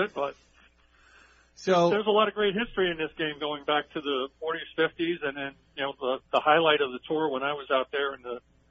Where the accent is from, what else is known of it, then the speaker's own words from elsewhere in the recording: Merrick, New York, United States; I grew up on Long Island, mostly the Merrick Belmore area. So I was always around the game.